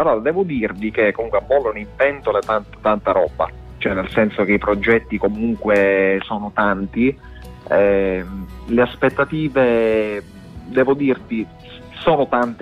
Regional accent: Sicily, Italy; mi reputo anche una persona molto radicata alla Sicilia, cioè sono affezionato proprio alla mia terra, infatti la porto dappertutto e ne vado fiero.

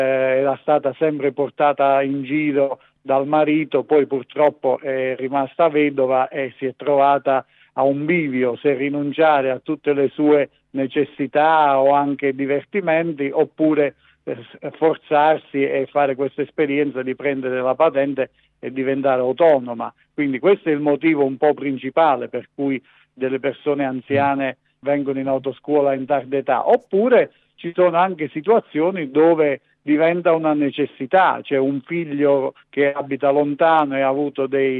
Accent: Basilicata, Italy; io sono della Basilicata

